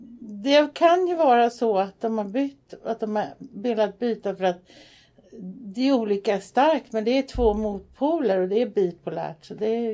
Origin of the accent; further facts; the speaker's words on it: Bromma, Stockholm County, Sweden; born there; Nej, jag är född i Bromma, i Norra Ängby.